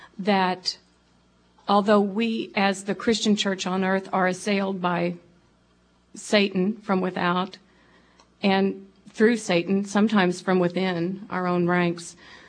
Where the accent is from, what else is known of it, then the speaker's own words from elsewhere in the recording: Cape Girardeau, Missouri, United States; Well, I'm from Cape Girardeau, born and bred. I attended Southeast as a student, and now I work here. I'm a member at Trinity in Cape.